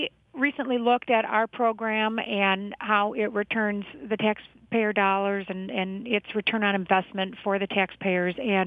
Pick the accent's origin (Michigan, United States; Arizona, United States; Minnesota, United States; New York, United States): Michigan, United States; Detroit; We're from Detroit. Our parents are from Detroit.